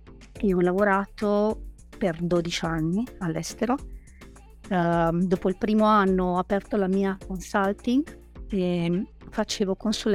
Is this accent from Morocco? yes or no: no; Transylvania, Romania; Italian is a second language; moved away; Sono nata in Romania, i miei genitori sono ungheresi, sono nata nel nord della Transilvania, nel nord-ovest della Transilvania, in una piccolissima città, però sono cresciuta